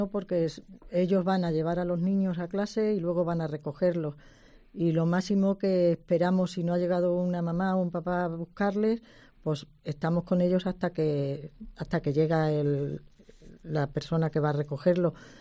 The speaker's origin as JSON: {"language": "Spanish", "town": "Palencia", "region": "Castile and León", "country": "Spain", "said": "yo vengo de Palencia"}